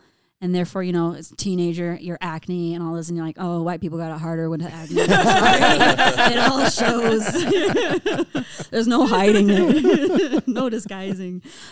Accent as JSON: {"language": "English", "region": "Tennessee", "country": "United States", "tie": "born or raised there", "said": "I mean, I grew up in Tennessee. I didn't have an accent. I have a Mexican-American father. I have a British mother. And so that does not equal a Southern accent at all."}